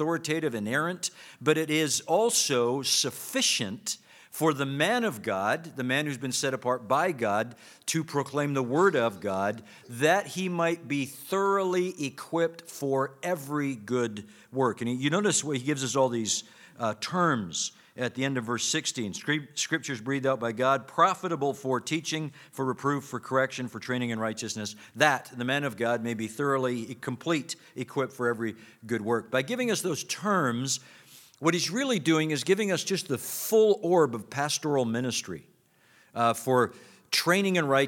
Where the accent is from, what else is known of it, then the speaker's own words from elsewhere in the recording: Scotland, United Kingdom; said I was from Scotland, I realized that I was probably going to disappoint all of you that I don't sound like